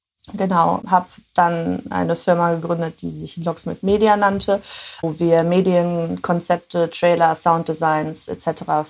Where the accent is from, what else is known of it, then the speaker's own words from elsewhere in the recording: Wuppertal, North Rhine-Westphalia, Germany; born there; Ich bin in Wuppertal geboren.